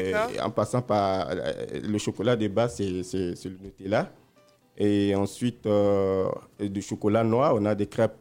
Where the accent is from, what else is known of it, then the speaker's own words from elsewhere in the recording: Côte d’Ivoire; en tant qu'Ivoirien, qui est maître crêpier